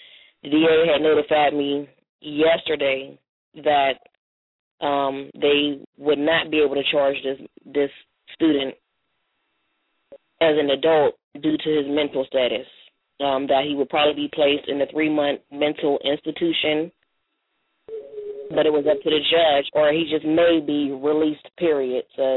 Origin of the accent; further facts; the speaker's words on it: Pittsburgh, Pennsylvania, United States; I'm from Pittsburgh, PA, born and raised. I'm 32 years old